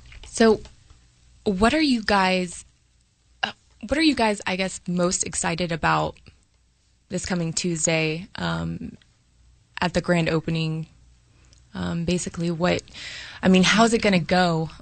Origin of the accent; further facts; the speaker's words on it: Florida, United States; And I'm from Clay County myself, Middleburg, Green Cove, even West Side drivers in the Argyle locations too.